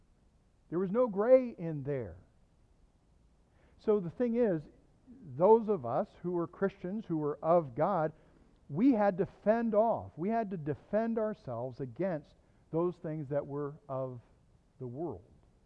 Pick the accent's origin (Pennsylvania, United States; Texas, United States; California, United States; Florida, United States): Texas, United States; I know this is a secret to you, but I grew up in Southeast Texas, also known as No.